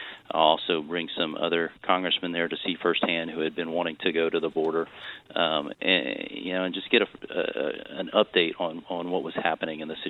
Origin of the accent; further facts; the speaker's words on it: Texas, United States; but I'm from South Texas. And so being from South Texas, we've had a little bit of an understanding of what's going on in the border.